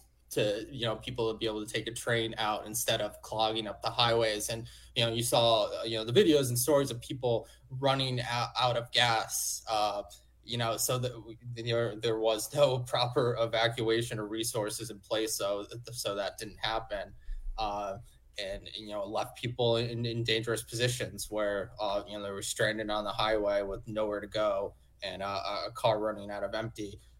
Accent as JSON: {"language": "English", "region": "New York", "country": "United States", "tie": "born or raised there", "lives_now": "Florida, United States", "said": "I grew up in New York. Coming to Florida, infrastructure is horrible and just outdated."}